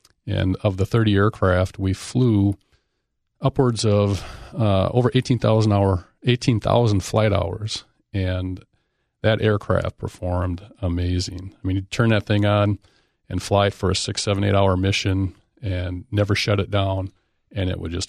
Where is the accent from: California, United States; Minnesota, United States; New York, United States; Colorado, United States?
Minnesota, United States; White Bear Lake; now in Stillwater, United States; graduated from White Bear Mariner. But a little bit of a traitor because I moved from White Bear and ultimately raised my family in Stillwater, Minnesota, and that's where we reside today.